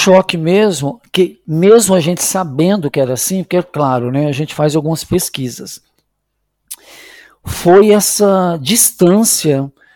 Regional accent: Três Lagoas, Mato Grosso do Sul, Brazil; moved away as an adult; now in London, United Kingdom; Então fui criado em Três Lagoas. E depois eu fui trabalhar nessa usina de álcool, que era uma cidadezinha de 5 mil habitantes. Então, meus últimos 10 anos no Brasil foi ali.

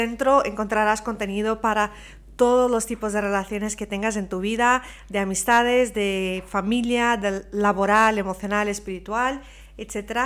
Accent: Brazil; Yo soy de Brasil.

